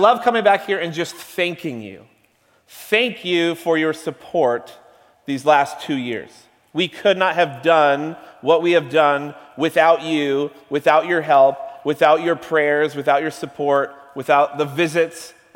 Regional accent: New England, United States; Growing up in New England, I would walk into churches that I've never been

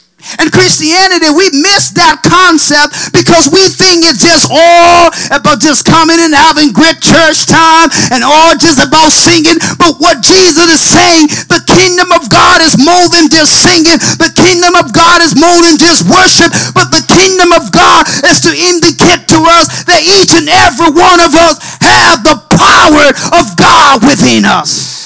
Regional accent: Connecticut, United States; I said, brother, I'm not from here. I'm from Connecticut.

